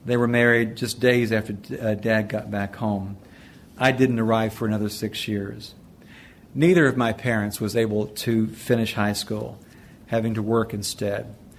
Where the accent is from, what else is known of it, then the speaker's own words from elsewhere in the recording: Mountain City, Tennessee, United States; born there; There were only two doctors in all of Johnson County when I was born.